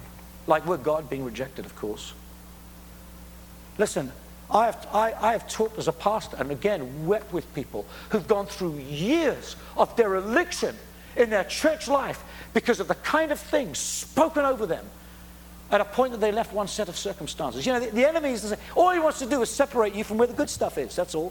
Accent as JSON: {"language": "English", "region": "Scotland", "country": "United Kingdom", "said": "You know, I'm Scottish so deep back into the darkest corners of the glens."}